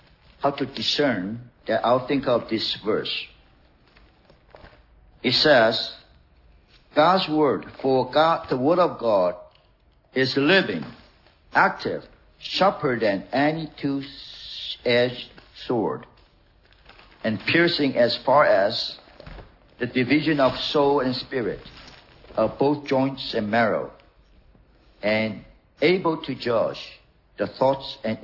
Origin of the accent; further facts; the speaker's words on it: Seattle, Washington, United States; I'm from Seattle.